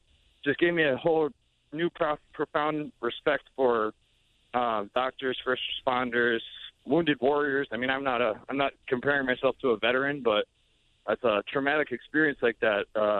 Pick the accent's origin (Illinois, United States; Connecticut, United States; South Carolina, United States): Connecticut, United States; No, I was actually living in California. I'm from Connecticut, from the 203.